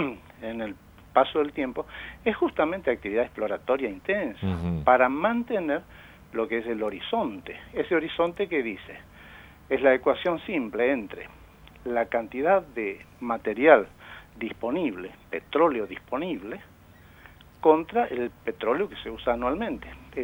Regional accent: Argentina; muy contentos y orgullosos como argentinos

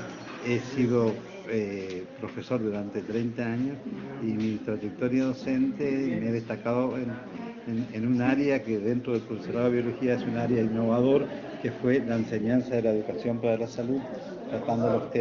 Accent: Puerto Iguazú, Misiones, Argentina; Yo soy de Puerto Iguazú, nací y criado en el monte, como yo soy Montaraz.

